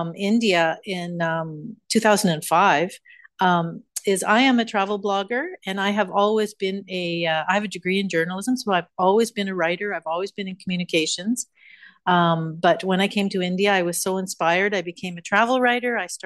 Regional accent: Canada; my home country of Canada

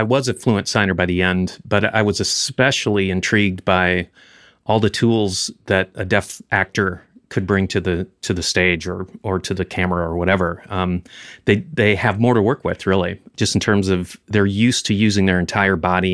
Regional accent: Iowa, United States; I grew up in Iowa, went to University of Northern Iowa

